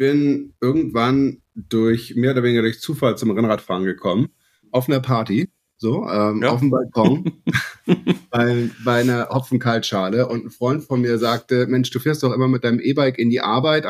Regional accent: Sylt, Schleswig-Holstein, Germany; Ich bin Sylter. Ich bin auf Sylt geboren, genau, da zur Schule gegangen und ich habe eine sehr starke Verbindung zu Sylt. Das ist meine Heimat und obwohl ich in der Nähe von München lebe

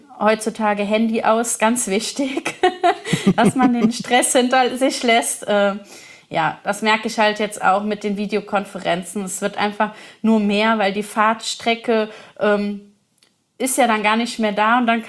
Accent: Leutersdorf, Rhineland-Palatinate, Germany; Also wo ich mich am wohlsten fühle hier in meiner Heimat, ist die Frage.

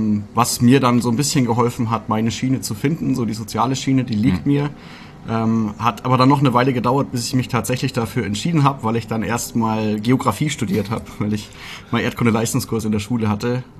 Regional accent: Kitzingen, Bavaria, Germany; now in Fulda, Germany; Ich komme aus dem schönen Frankenland, aus Kitzingen.

